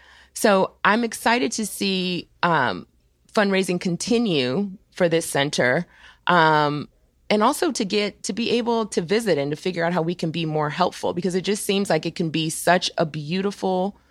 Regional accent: Washington, District of Columbia, United States; especially for me growing up in Washington, D.C., where there were so many Black places and spaces to be safe, to be heard, to explore, etc.

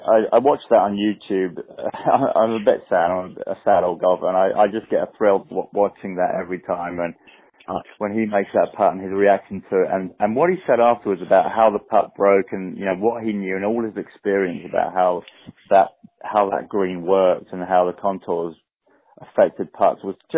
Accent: England, United Kingdom; being English, you know, my sports history, if I was at the 1966 World Cup final

